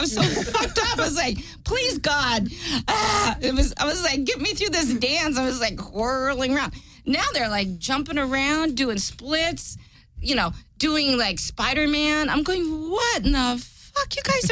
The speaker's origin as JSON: {"language": "English", "country": "South Korea"}